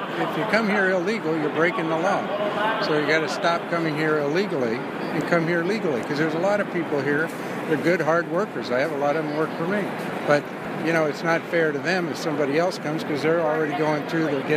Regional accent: Englewood, New Jersey, United States; New Jersey, Englewood.

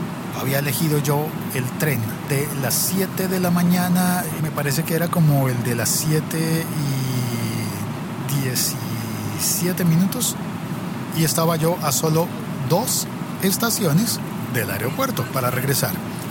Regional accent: Bogotá, Colombia; En una churrería famosísima de Chapinero en Bogotá que se llama La Castreña, o en San Ginés, que hay en Bogotá, en la Hacienda Santa Bár

